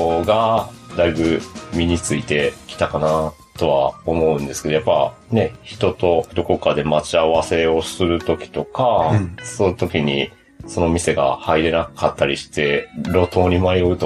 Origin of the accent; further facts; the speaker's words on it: Takatsuki, Osaka, Japan; moved away as an adult; 出身は高槻市で、生粋の大阪人で18歳まで大阪にいたんですよね。